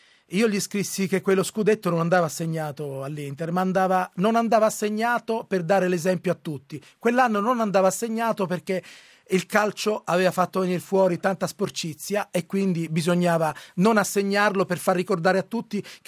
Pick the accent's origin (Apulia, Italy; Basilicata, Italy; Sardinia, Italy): Basilicata, Italy; Matera; now in Rome, Italy; Io sono di Matera, sono lucano, vivo da tantissimi anni a Roma